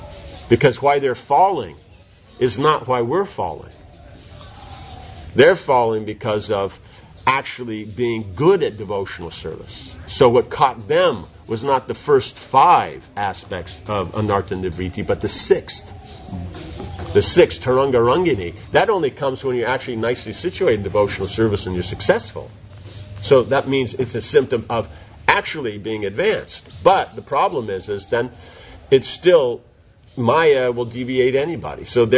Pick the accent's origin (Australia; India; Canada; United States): India; We're from here. We're from India. We're realistic.